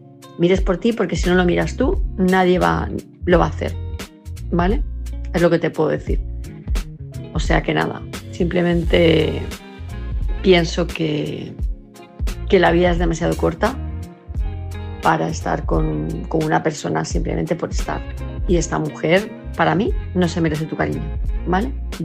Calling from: Palma de Mallorca, Balearic Islands, Spain; de Palma de Mallorca

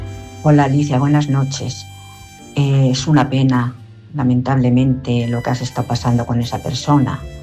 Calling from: Madrid, Community of Madrid, Spain; de Madrid.

